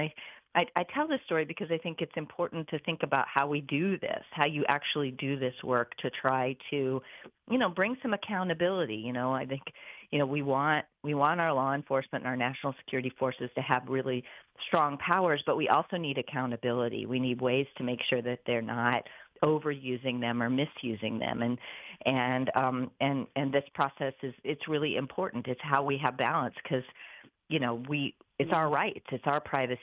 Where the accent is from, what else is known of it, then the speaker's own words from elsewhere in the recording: Iowa, United States; So I'm from Iowa. So I'm a Midwest girl at heart.